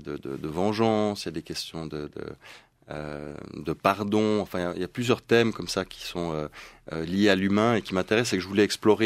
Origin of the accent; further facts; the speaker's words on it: Geneva, Switzerland; first language sv; French is a second language; Ma mère est suédoise. Mon père est allemand. Par contre, je suis né à Genève. J'ai grandi et vécu de nombreuses années.